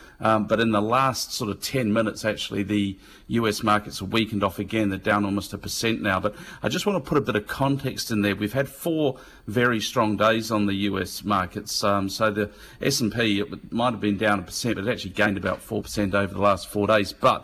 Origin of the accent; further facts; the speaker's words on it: Manchester, North West England, United Kingdom; I grew up in Manchester. Go the Poms.